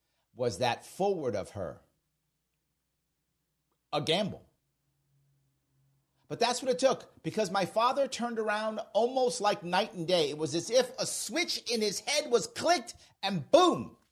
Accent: New York City, New York, United States; And when I was a kid, growing up in the Bronx, my father was not the best husband.

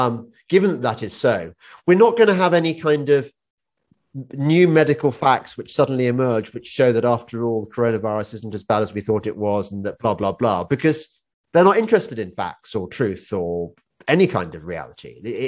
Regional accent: England, United Kingdom; I, as an Englishman, have spent my whole life watching movies, reading books, which celebrate New York

